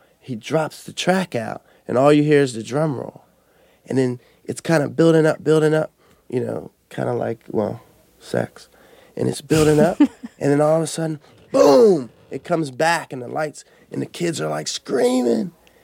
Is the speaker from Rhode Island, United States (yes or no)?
no; Philadelphia, Pennsylvania, United States; growing up, I grew up in Southwest Philly, so block parties were massive, were the big thing.